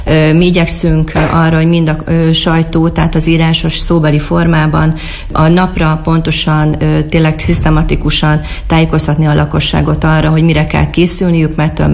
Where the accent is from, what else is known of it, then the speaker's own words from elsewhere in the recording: Miskolc, Borsod-Abaúj-Zemplén, Hungary; hanem törzsikeres miskolciként is örömmel szolgál